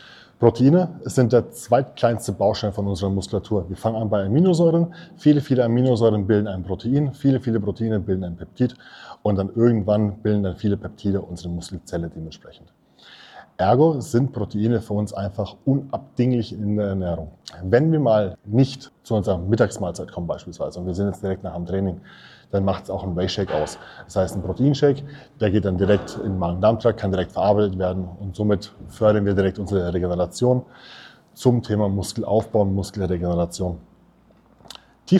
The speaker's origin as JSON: {"language": "German", "region": "Bavaria", "country": "Germany", "tie": "born or raised there", "said": "ich bin Niederbayer. Ja, ich bin aufgewachsen mit der ganzen Geschichte."}